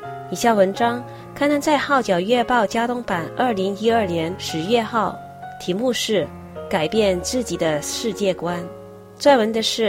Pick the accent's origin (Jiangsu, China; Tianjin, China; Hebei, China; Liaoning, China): Jiangsu, China; 我的家乡是在四季分明、如诗如画，位于长江三角洲的江苏省卢庙市，中国著名的长寿之乡及优秀的旅游城市。